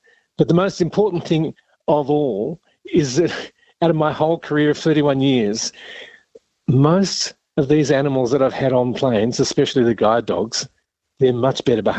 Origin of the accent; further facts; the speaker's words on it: Australia; You know, the thing about being an Australian pilot in Dubai and Emirates